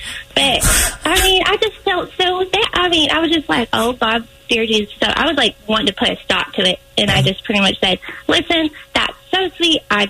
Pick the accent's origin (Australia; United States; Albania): United States; Texas; I can understand what you're saying because I'm from West Texas, but I can't speak it.